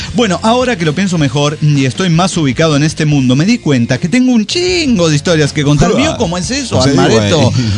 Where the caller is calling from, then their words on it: Buenos Aires, Argentina; de Ciudad de Buenos Aires, Argentina.